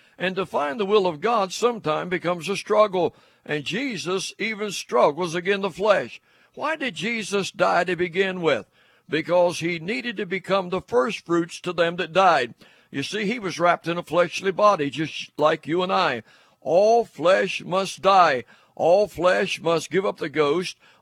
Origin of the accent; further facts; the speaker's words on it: Williamson, West Virginia, United States; I was born in Mingo County. I was born in Williamson, West Virginia back in 1935. I was born to West Virginian. I've lived in West Virginia all my life. I will die West Virginian